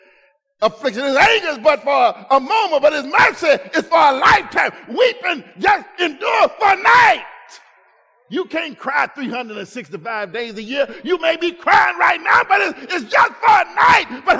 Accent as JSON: {"language": "English", "town": "Pine Bluff", "region": "Arkansas", "country": "United States", "tie": "born there", "said": "I'm serious. It was a Negro hospital, Davis Hospital, in Pine Bluff, Arkansas."}